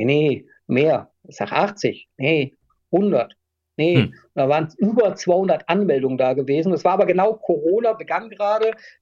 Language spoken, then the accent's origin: German; Düsseldorf, North Rhine-Westphalia, Germany; Köln vermeide ich natürlich als Düsseldorfer.